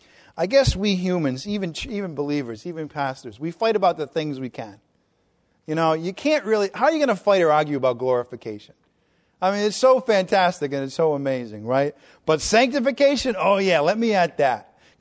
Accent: Rhode Island, United States; but I'm from Rhode Island, so I drop my G's and R's and all kinds of letters.

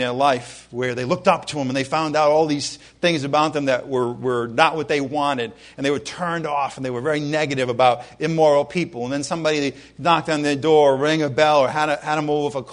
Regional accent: New England, United States; From a very young age, I had this cloud over my life because I was, as we say in New England, a wicked Catholic.

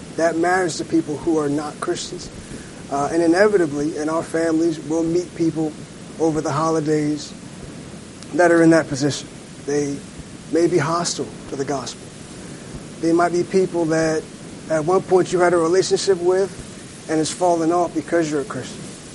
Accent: Jacksonville, Florida, United States; I'm from Jacksonville, just to be clear. Before, you said Tallahassee. I worked in Tallahassee before I moved down here.

